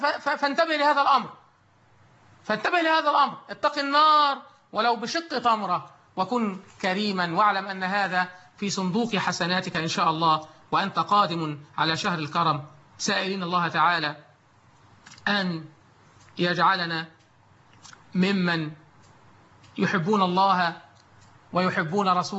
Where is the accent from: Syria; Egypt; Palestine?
Egypt; بلدنا مصر